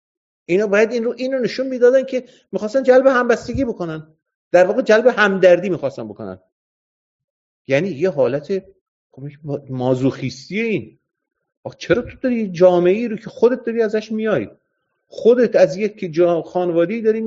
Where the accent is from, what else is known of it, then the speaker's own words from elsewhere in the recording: Iran; moved away as an adult; ما سال وسط های دهه 60 ما از ایران اومدیم